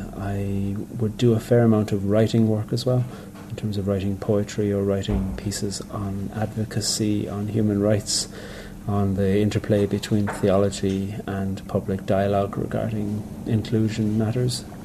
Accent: Carrigaline, Munster, Ireland; moved away as an adult; also born or lived in Dublin / Switzerland / Australia; I am from Cork, a village called Carrigaline in Cork. I left there when I was 18 and was a nomad for around 10 years. I lived in Dublin and Switzerland and Australia

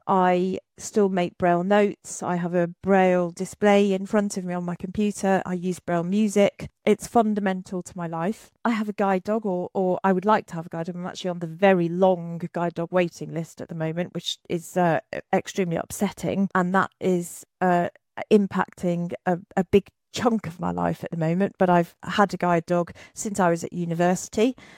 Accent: North West England, United Kingdom; I'm from Lancashire

